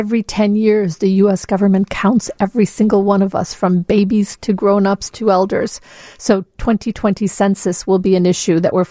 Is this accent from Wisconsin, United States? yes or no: no; Chicago, Illinois, United States; accent: Chicago; I didn't realize I had a Chicago accent until I went to the East Coast for school.